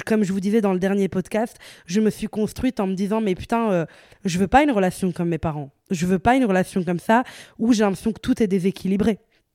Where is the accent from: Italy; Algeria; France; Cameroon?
Italy; now in Brussels, Belgium; j'ai grandi en Italie et puis je suis venue à Bruxelles avec ma famille.